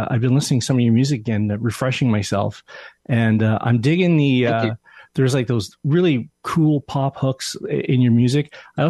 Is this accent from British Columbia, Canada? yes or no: no; Hamilton, Ontario, Canada; yeah, I'm from Hamilton.